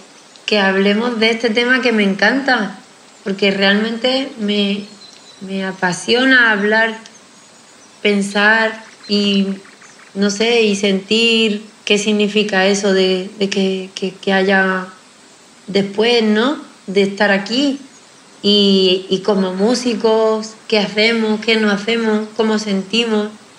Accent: southern Spain, Spain; yo vengo del sur de España, hablo así, me he criado así desde pequeñita, escuchaba la radio árabe. ¿Por qué? Porque vivo ahí.

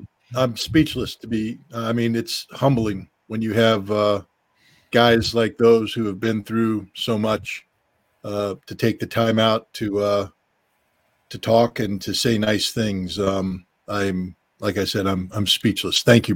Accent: United States; You know, look, I'm an American.

